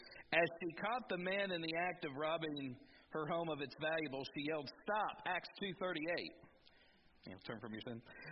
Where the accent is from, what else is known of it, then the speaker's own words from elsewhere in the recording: Atwood, Illinois, United States; I'm from Atwood, Illinois, which is just up by Tuscola, or Arthur.